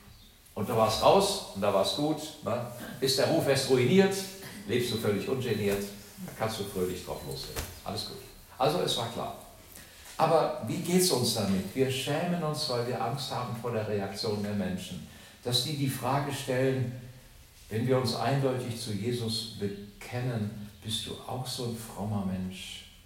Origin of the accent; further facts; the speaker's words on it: Hesse, Germany; damals in meiner Kirche, wo ich groß geworden bin in Nordhessen